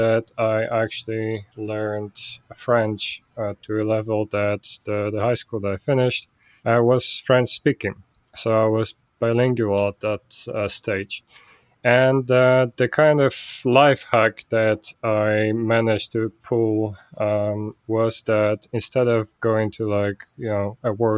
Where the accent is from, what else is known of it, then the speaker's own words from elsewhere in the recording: Poland; That said, I grew up in Poland and the access to that wasn't as great as other countries that had it better